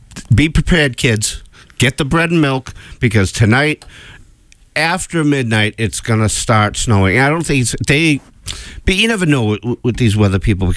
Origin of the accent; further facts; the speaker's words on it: Ireland; I'm the Irish guy that cooks just as good as the Italian guy.